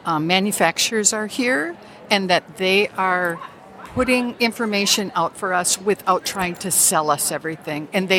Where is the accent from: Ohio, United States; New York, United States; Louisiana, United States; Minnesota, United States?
Minnesota, United States; Inver Grove Heights; I am from Inver Grove Heights, Minnesota.